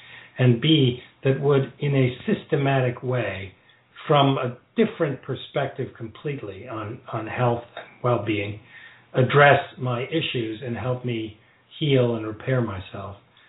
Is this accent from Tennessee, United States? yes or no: no; New York, United States; So, growing up in New York City at that time, these were icons and windows into a world that had seemingly no connection to the world of violence and threat of New York City in the 1960s and early 70s.